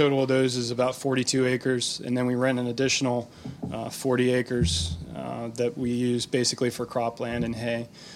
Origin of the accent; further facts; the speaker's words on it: Gettysburg, Pennsylvania, United States; So we're from Gettysburg, Pennsylvania. My wife and I both grew up there, not far from each other. I grew up on a dairy farm, similar to Andrew.